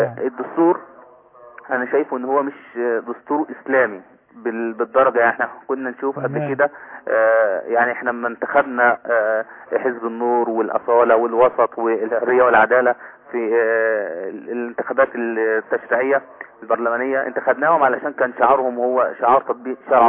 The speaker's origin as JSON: {"language": "Arabic", "town": "Giza", "region": "Giza Governorate", "country": "Egypt", "said": "انا من الجيزه وكل اهالي الجيزه ان شاء الله"}